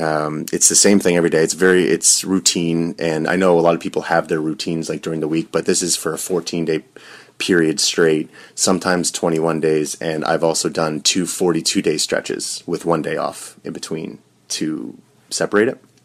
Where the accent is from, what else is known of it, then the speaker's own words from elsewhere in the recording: Nova Scotia, Canada; I'm from Nova Scotia, and I took 5 years of post-secondary education here